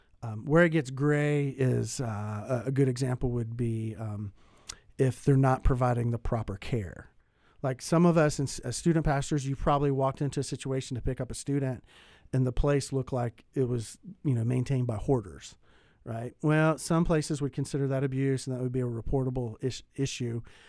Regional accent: Florida, United States; You know, I grew up in Florida and I was a lifeguard.

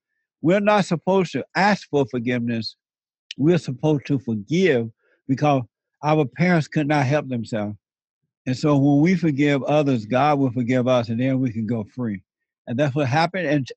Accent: Alabama, United States; But, you know, I grew up in Alabama on a plantation. I'm born there.

